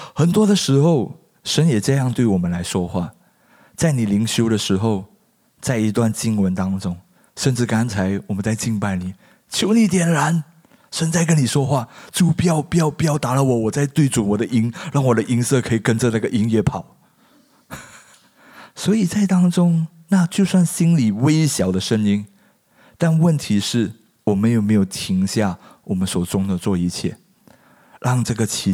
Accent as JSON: {"language": "Chinese", "country": "Malaysia", "moved": "yes", "said": "因为我是从马来西亚来，刚开始的时候我在阿摩哥住"}